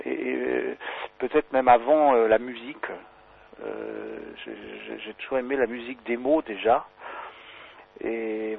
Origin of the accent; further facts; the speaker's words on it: Mont-Saint-Aignan, Normandy, France; born there; je suis né à Mont-Saint-Aignan, près de Rouen, et je me retrouve un peu par hasard dans cette région.